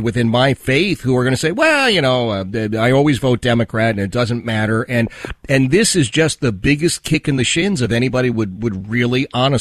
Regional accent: Philadelphia, Pennsylvania, United States; A Jewish guy, I grew up in Philadelphia.

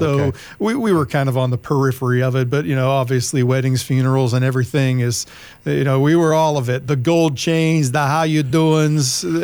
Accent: Youngstown, Ohio, United States; also born or lived in Cleveland; now in North Carolina, United States; Youngstown, Ohio, born and raised, to spend a few years in Cleveland before I moved here to North Carolina, which is where our studio is here.

